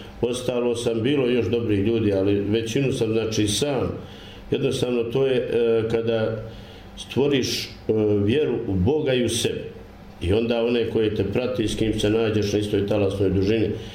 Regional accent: Kozja Luka, Federation of Bosnia and Herzegovina, Bosnia & Herzegovina; Pa ja sam rođen u Kozjoj Luci od oca Luke i majke Stane, kao drugo od sedmero djece, a prvo od troje muško djece

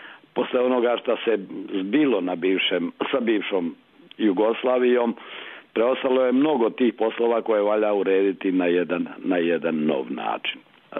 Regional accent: Republika Srpska, Bosnia & Herzegovina; bilo ovu SANU, bilo ANURS tamo kod nas u Republici Srpskoj

